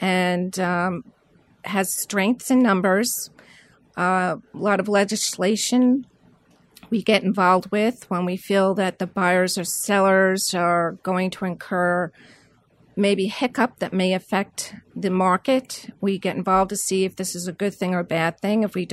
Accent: Islandia, New York, United States; I grew up in Islandia, which is also considered Central Islip. Great town.

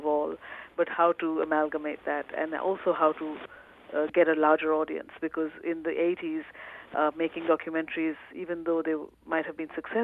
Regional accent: India; moved away as an adult; now in United States; when I came as a student from India to go to Harvard on a scholarship

